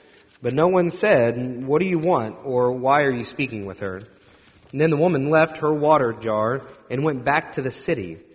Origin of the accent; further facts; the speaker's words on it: Indiana, United States; I'm from Indiana. This is important that you hear this from someone who's authoritative.